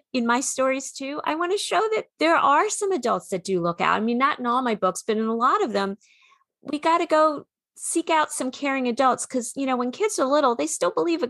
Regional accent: New England, United States; accent: New England; And in my New England accent, I probably sounded like you, bubbler, because we didn't say the R's.

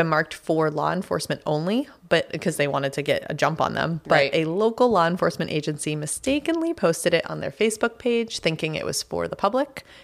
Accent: Boston, Massachusetts, United States; My mouth didn't form correctly. I'm from the Boston area.

